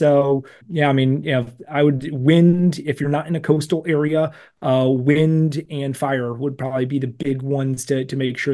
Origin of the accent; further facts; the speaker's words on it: Cleveland, Ohio, United States; And I grew up in the Cleveland area. There's so many great downtown areas in right around you.